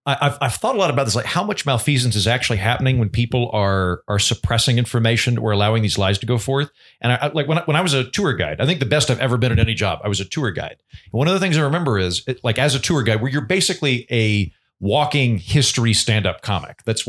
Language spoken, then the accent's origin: English; Oklahoma, United States; accent: Okie; In stand-up comedy, I absolutely do. I go hard into my Okie accent because I've found that in stand-up